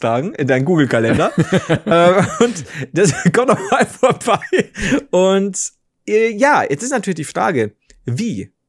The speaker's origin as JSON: {"language": "German", "country": "Germany", "said": "ich bin ja Deutscher und deswegen da habe ich mir überlegt, irgendwas Deutsches vielleicht."}